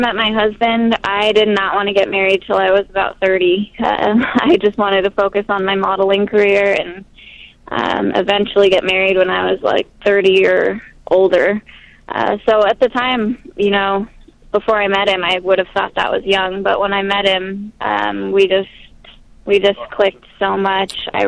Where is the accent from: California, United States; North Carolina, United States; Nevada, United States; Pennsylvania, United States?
Nevada, United States; Las Vegas; I grew up in Vegas, and so I was constantly surrounded by all of the billboards